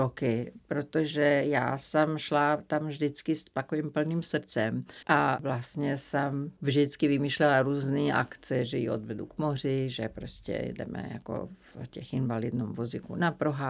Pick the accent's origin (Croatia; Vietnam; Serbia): Croatia; Zagreb, City of Zagreb; protože já jsem z Chorvatska, ze Záhřebu